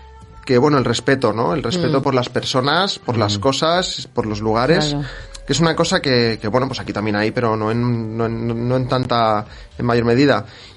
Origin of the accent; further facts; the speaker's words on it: Barcelona, Catalonia, Spain; Yo soy de Barcelona, sí. A mí me encanta, soy un enamorado de Barcelona.